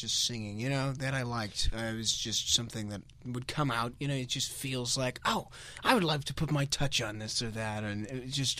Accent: Michigan, United States; We're from Michigan.

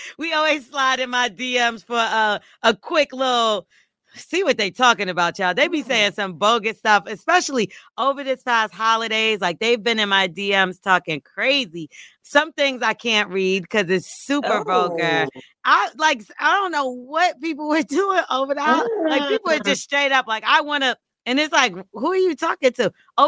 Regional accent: Houston, Texas, United States; I'm so glad I'm from Houston and was raised differently.

